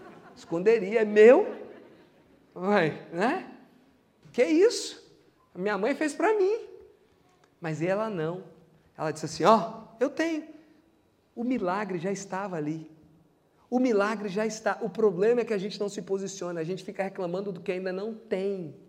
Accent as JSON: {"language": "Portuguese", "country": "Brazil", "tie": "born or raised there", "said": "aquela foto do óleo de bacalhau que a gente cresceu bebendo no Brasil"}